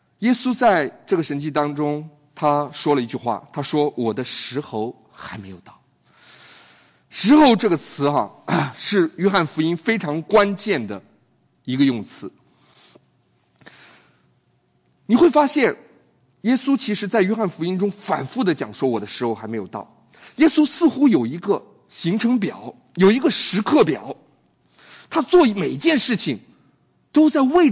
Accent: China; now in United States; 我们从中国来到美国，从美国来到中国

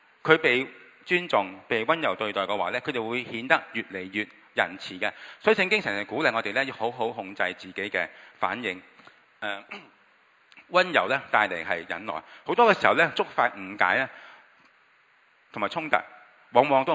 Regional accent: Hong Kong; 尤其作為香港人

